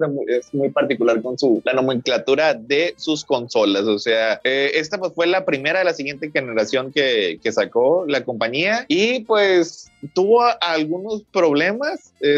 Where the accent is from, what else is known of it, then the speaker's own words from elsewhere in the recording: Monterrey, Nuevo León, Mexico; de Monterrey